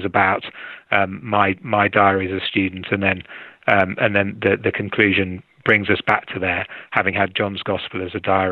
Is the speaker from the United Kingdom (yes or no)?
yes; England, United Kingdom; I'm English.